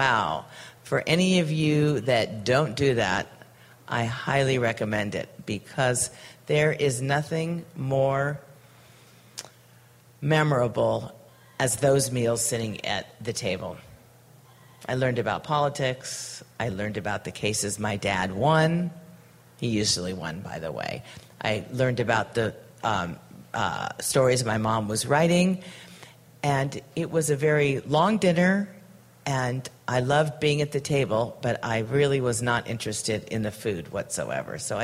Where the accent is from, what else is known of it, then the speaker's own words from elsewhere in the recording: Los Angeles, California, United States; But I grew up in Los Angeles, and I lived in a very traditional slash very untraditional family